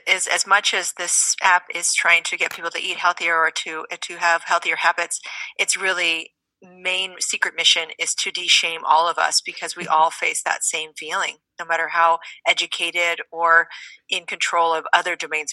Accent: Oklahoma, United States; I grew up in Oklahoma and my backstory is that I was a fast food junkie for most of my young adult life.

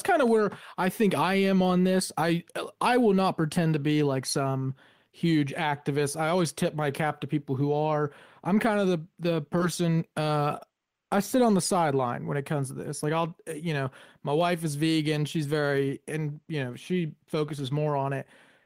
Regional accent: Parkersburg, West Virginia, United States; Chuck and I grew up in Parkersburg, which is home of DuPont

